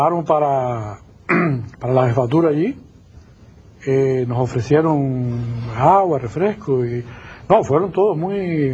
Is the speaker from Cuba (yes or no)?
yes; Cuba; Yo soy un general cubano